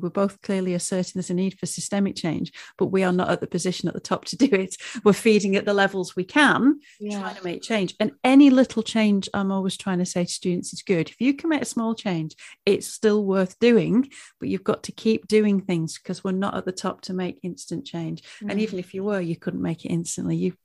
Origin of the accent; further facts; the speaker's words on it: North West England, United Kingdom; now in London, United Kingdom; coming from the Northwest and being in brass band culture with the accent, I mean, my accent's watered down. I've been down in London for 16 years